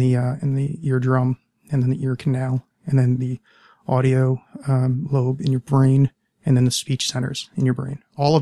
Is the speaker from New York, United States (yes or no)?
no; New Jersey, United States; I didn't grow up in Paterson. I grew up outside of Paterson, but in Paterson. I went to school in Paterson. Well, Paterson adjacent.